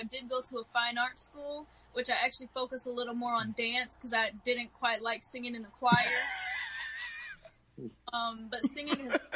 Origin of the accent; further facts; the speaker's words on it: St. Croix, U.S. Virgin Islands; Yes, I'm from St. Croix, U.S. Virgin Islands.